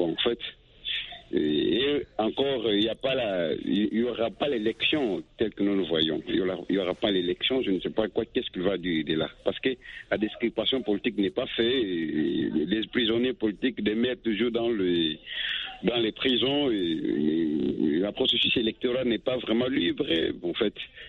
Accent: DR Congo; Oui, bonsoir … je suis congolais.

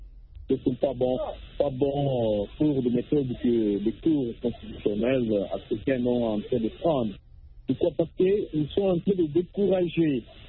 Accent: DR Congo; chez nous en RDC.

